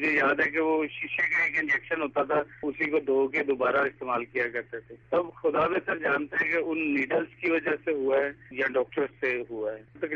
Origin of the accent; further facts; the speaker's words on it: Lahore, Punjab, Pakistan; میں لاہور کا رہنے والا ہوں.